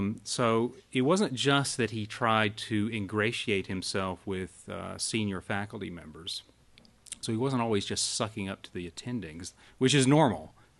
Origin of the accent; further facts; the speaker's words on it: South Carolina, United States; We're from South Carolina, so if that feel free to do that. That would just make me feel, at home.